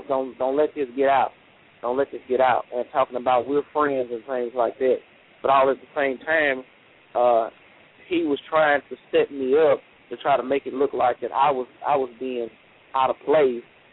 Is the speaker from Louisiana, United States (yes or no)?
yes; Pineville, Louisiana, United States; I'm originally from Pineville, Louisiana. Raised right on Elm Street in Pineville. 95 graduate of Pineville High School, Pineville Rebel.